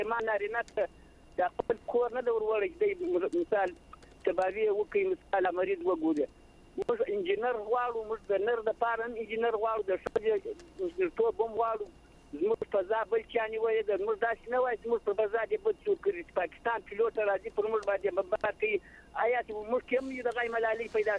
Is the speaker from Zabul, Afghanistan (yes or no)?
yes; Zabul, Afghanistan; زه د زابل د ولایت ته غرد ولسوالۍ